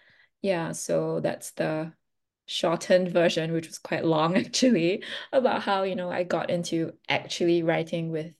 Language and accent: English; Singapore; I grew up in Singapore and it's a very pragmatic society.